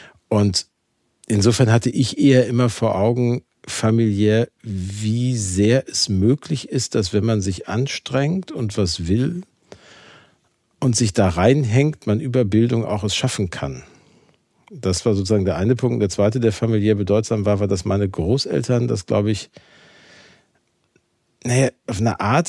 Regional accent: Gelsenkirchen, North Rhine-Westphalia, Germany; wenn man dann da Kinder aus anderen Gegenden Deutschlands traf und man sagte denen, wir kommen aus Gelsenkirchen

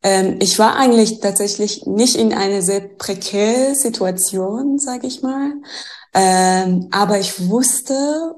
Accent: Iran; now in Berlin, Germany; ich kam vor 9 Jahren nach Berlin. Ich komme aus dem Iran, wie du auch weißt.

